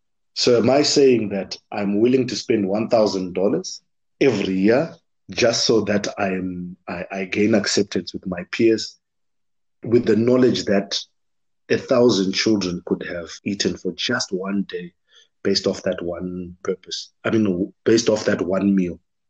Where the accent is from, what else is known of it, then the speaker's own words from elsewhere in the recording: Zimbabwe; you're from Malawi, I'm from Zimbabwe.